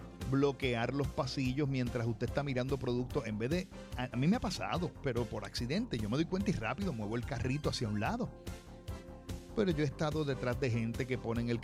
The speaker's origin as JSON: {"language": "Spanish", "town": "Aguadilla", "country": "Puerto Rico", "said": "Y yo, mire, soy de Aguadilla. Aquí ni tocamos bocina."}